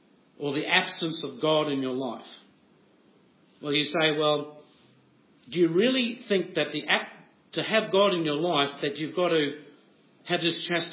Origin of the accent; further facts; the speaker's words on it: Brisbane, Queensland, Australia; a town which is 1 hour from where I was brought up in Brisbane, and it was a very strong Lutheran area